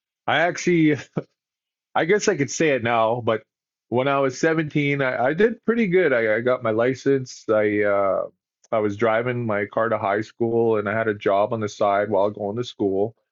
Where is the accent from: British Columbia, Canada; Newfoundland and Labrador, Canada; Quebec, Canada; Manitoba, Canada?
Manitoba, Canada; Winnipeg; So I grew up in North Winnipeg, off reserve. I am First Nations or Indigenous, but I actually grew up on the north side in a really bad neighborhood.